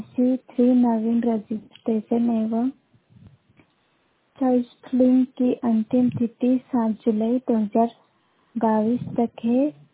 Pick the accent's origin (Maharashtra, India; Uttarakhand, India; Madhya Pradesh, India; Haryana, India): Madhya Pradesh, India; Anjrara; मैं बड़वानी जिले के ग्राम अंजरारा की निवासी हूँ।